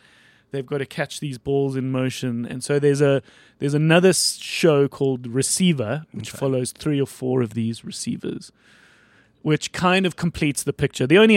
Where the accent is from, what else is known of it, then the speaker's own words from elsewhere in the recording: South Africa; One, because we're South African and we don't care about American football.